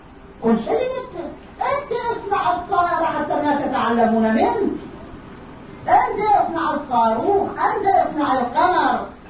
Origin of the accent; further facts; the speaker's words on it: Egypt; وصلنا أكبر حكومة في بلادنا مصر، لا شك فيه.